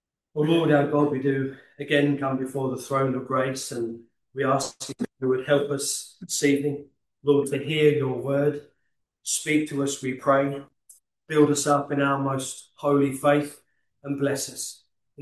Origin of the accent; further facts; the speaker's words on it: London, United Kingdom; I'm not Irish. I'm from East London myself originally. So the Irish part comes in from my grandfather, who was from the northwest part of Belfast in an area called Newtownards.